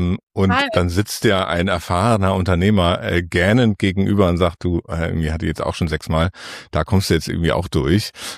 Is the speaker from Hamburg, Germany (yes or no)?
yes; Hamburg, Germany; hört sich für mich als Hamburger immer so ein bisschen auf dem Land